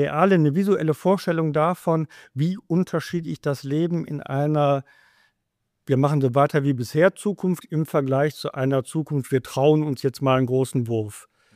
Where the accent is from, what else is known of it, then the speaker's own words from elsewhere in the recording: West Germany, Germany; in meiner Wahrnehmung jetzt als Wessi